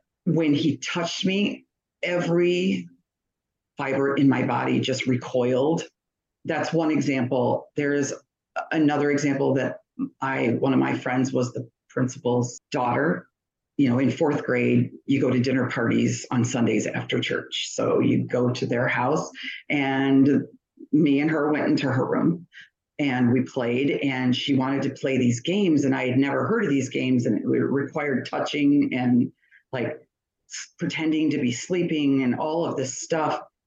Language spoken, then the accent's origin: English; Michigan, United States; I'm a 55-year-old mom and wife. I have four sons. I grew up in Michigan in a very rigorous Christian household.